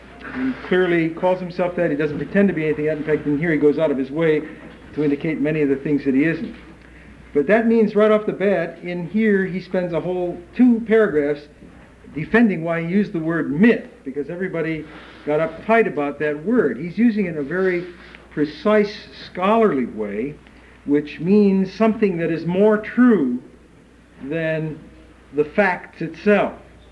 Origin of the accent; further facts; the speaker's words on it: Chicago, Illinois, United States; from Chicago, suburban Chicago.